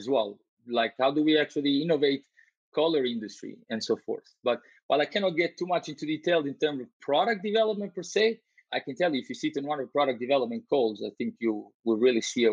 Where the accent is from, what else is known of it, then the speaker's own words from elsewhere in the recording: Italy; also born or lived in Albania; Well, I was born in Albania originally, but I did grow up in Italy because I lived there for 11 years.